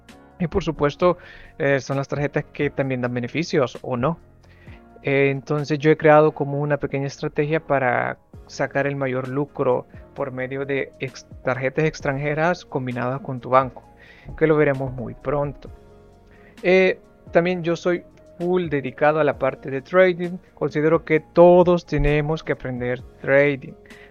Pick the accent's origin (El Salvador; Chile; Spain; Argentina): El Salvador; now in Lodi, Italy; soy salvadoreño, tengo 25 años, vivo en Italia, Lodi, he estudiado una licenciatura en diseño industrial y de productos.